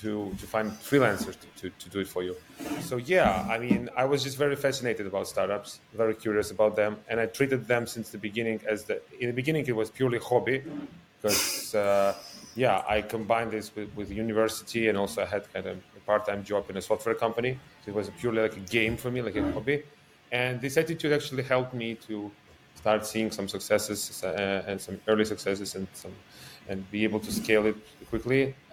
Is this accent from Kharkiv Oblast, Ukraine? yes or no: no; Odesa, Odesa Oblast, Ukraine; English is a second language; now in New York, United States; I'm originally from Ukraine, from Odessa. I moved to New York like 18 months ago, beginning of last year. But I've been living between Ukraine and the US for quite a long time, maybe for the last 12 years